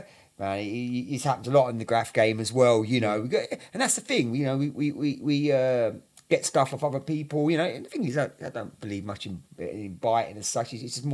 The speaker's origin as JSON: {"language": "English", "region": "London", "country": "United Kingdom", "lives_now": "-", "said": "North London. Mm. And so early, I mean, shit. I mean, Holloway was fucking nuts."}